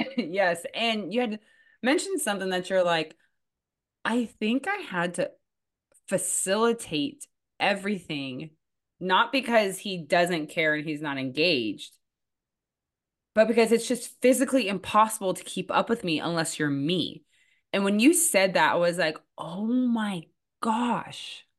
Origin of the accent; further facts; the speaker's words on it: California, United States; And I grew up in the East Bay of California.